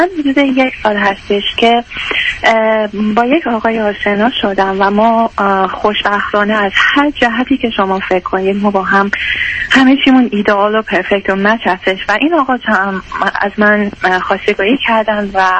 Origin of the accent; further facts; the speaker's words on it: Iran; now in Michigan, United States; من 7 سال از ایران اومدم و ادامه تحصیل اومدم